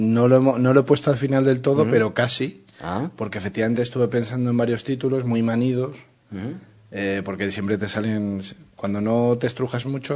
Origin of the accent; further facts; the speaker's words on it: Madrid, Community of Madrid, Spain; Y sí, soy madrileño … bueno, de nacimiento.